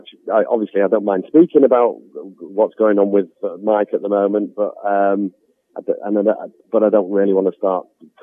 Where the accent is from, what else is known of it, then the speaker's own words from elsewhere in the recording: Manchester, North West England, United Kingdom; We're from Manchester, about 30 miles away from where I'm from.